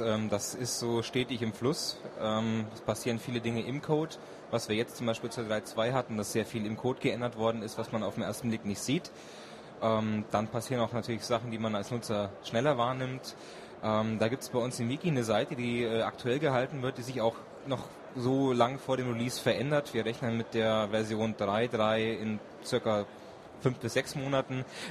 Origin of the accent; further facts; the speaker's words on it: Kaufbeuren, Bavaria, Germany; Ich komme aus dem Schönkaufbeuren. Das liegt im Allgäu, circa 100 Kilometer von München entfernt.